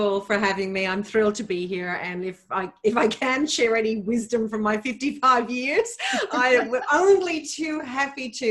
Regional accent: Dublin, Leinster, Ireland; accent: mixed; moved away as an adult; now in Australia; So I was originally born and bred in Dublin, Ireland. My accent is very mixed up though.

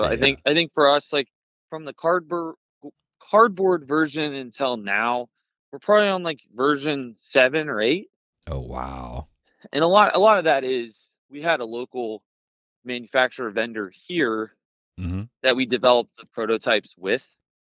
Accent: Dallas, Texas, United States; Yeah, so I'm from Dallas, Texas, and my wife and I have always been into backyard games.

